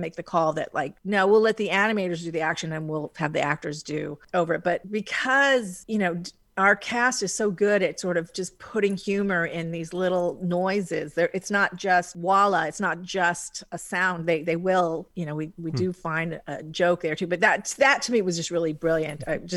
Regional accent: Hawaii, United States; And I'm from Hawaii.

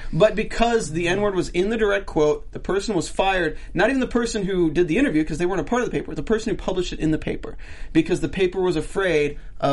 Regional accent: North Carolina, United States; I live 10 minutes away from Duke campus, and I knew some of the people.

